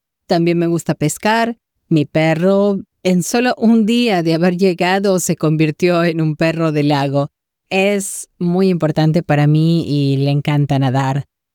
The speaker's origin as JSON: {"language": "Spanish", "town": "Roanoke", "country": "United States", "said": "Me mudé de vuelta a la zona. Soy de Roanoke y Huntington."}